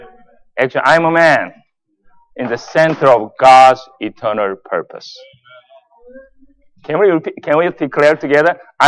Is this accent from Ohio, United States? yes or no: yes; Columbus, Ohio, United States; also born or lived in California; So I'm from Columbus, Ohio. So I used to live in California. And people ask me, where is Columbus?